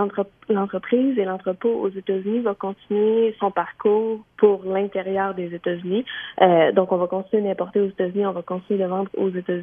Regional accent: Saint-Hilarion, Quebec, Canada; Je suis originaire de Charlevoix, je suis née à Saint-Hilarion.

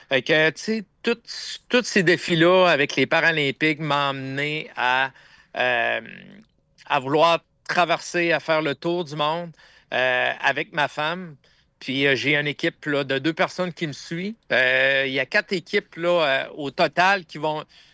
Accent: Baie-Comeau, Quebec, Canada; J'étais originaire de Baie-Comeau

